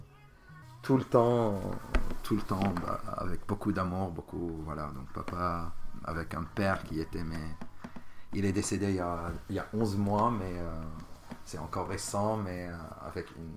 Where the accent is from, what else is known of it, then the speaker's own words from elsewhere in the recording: Jounieh, Keserwan-Jbeil, Lebanon; moved away as an adult; now in France; moi, c'est … J'ai 32 ans. Je vis en France, ça fait presque 7 ans. Et je suis né au Liban, d'une ville qui s'appelle Jounieh. Et j'ai vécu jusqu'à mes 25 ans au Liban.